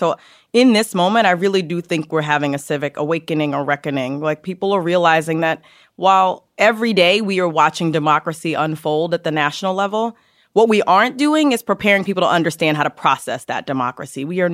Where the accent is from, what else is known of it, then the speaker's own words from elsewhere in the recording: Yonkers, New York, United States; I grew up in Yonkers in the Bronx, so I'm a native New Yorker, a unicorn of such, if you will, because I've been here my whole life.